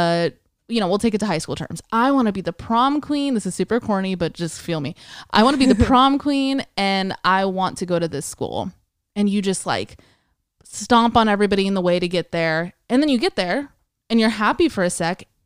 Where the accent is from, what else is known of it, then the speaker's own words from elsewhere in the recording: California, United States; We grew up in the East Bay.